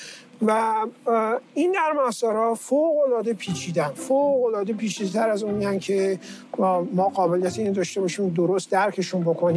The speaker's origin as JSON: {"language": "Persian", "town": "Tehran", "region": "Tehran Province", "country": "Iran", "tie": "born or raised there", "said": "من بزرگ شده تهران هستم"}